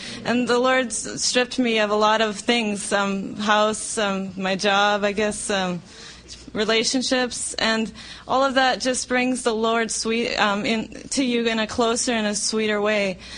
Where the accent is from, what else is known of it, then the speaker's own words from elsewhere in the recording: Sacramento, California, United States; from Sacramento. I'll be migrating to Europe tomorrow, actually.